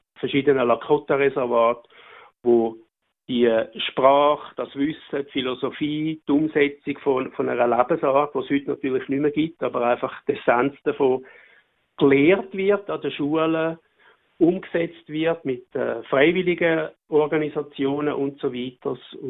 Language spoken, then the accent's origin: German; Switzerland; wir haben als Schweizer die erste Demokratie in Europa gehabt